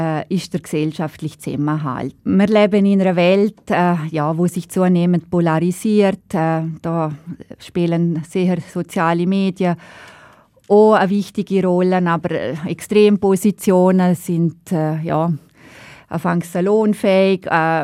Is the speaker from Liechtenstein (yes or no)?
yes; Liechtenstein; meine Heimat.